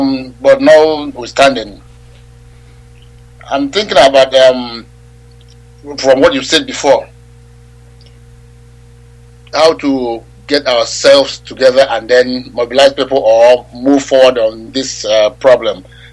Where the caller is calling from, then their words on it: London, United Kingdom; Yes, I'm calling from London, my brother.